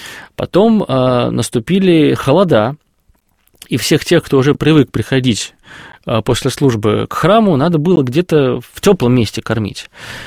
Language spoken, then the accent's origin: Russian; Moscow, Russia; наш же город, да, хоть мы и москвичи, но наш город